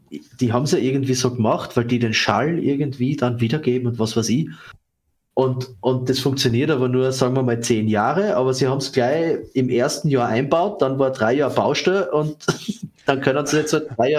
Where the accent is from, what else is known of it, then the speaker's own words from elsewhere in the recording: Styria, Austria; das hat es ja bei uns, wo ich herkomme, in der Steiermark auch gegeben